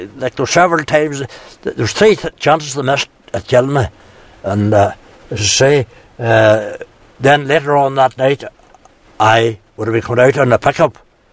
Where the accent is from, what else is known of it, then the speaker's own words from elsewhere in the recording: Tralee, Munster, Ireland; born there; I was born in Tralee.